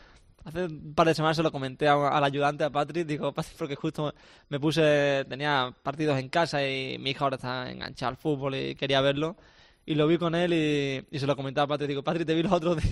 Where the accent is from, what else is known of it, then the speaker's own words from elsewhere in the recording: Málaga, Andalusia, Spain; Que yo creo que al final soy malagueño y eso es indiscutible